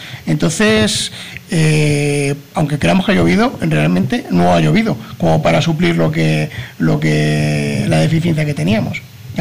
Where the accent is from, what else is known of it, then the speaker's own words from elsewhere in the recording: Spain; si un país como España, que estamos con unos índices de sol y de viento como ningún otro país, no lo utilizamos, es porque somos tontos directamente.